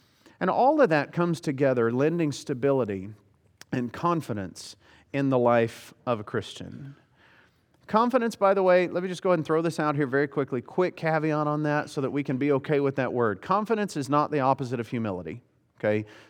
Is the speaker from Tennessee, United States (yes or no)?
yes; Tennessee, United States; I grew up around some of those, and like in Tennessee, I grew up in Tennessee, and we have a tornado season